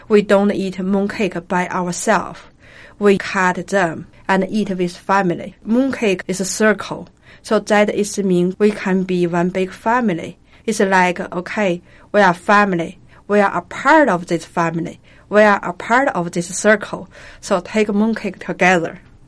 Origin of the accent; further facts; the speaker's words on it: Harbin, Heilongjiang, China; English is a second language; Most of the fruits will come from other states because my hometown is really a cold place.